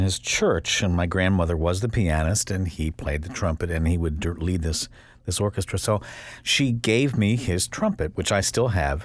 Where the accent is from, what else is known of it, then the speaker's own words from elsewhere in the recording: Bridgeton, New Jersey, United States; growing up in Bridgeton, New Jersey, I played in the junior high school band